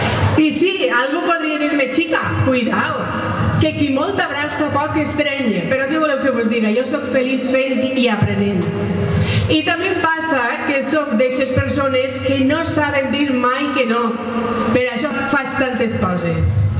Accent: Pego, Valencian Community, Spain; I vinc com qualsevol altra pegolina que estima el seu poble i que té la fortuna d'haver nascut ací.

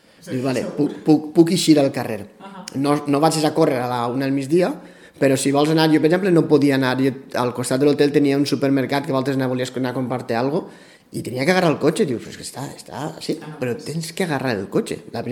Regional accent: Pego, Valencian Community, Spain; sóc de Pego. I és el que el comente, que estem molt lluny dels centres grans.

